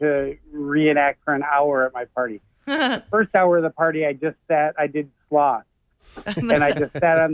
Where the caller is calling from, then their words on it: Minnesota, United States; We're calling from the East St. Louis County Nudist Colony.